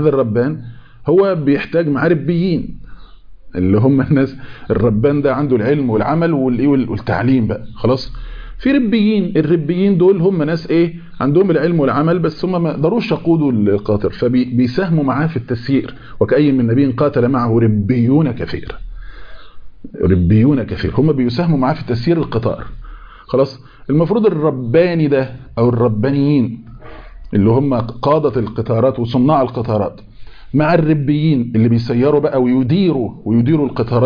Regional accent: Egypt; في واحد عنده قطار بقى زي السبنسة كده عندنا في مصر

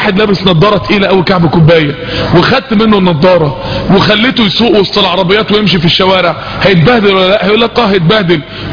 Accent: Mansoura, Dakahlia, Egypt

